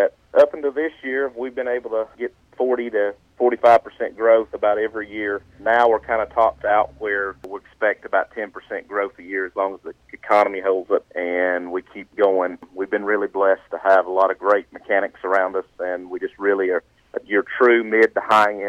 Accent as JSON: {"language": "English", "region": "the South", "country": "United States", "accent": "southern", "said": "My southern accent, I'm a mountain guy"}